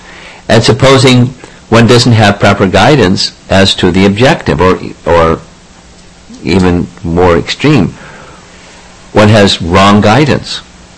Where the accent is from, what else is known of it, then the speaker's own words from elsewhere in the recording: United States; as a little kid growing up in America